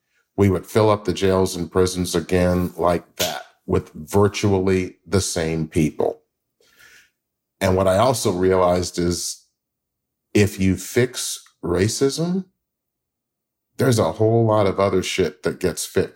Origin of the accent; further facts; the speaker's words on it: Memphis, Tennessee, United States; I grew up in Memphis, Tennessee. I was born in 1956.